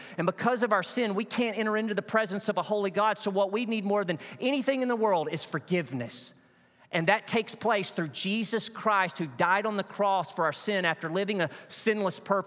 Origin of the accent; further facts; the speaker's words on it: Arkansas, United States; I heard this growing up in Arkansas.